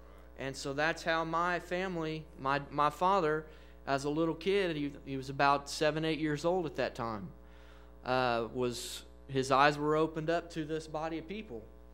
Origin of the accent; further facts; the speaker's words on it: Wichita, Kansas, United States; I'm from Wichita, Kansas.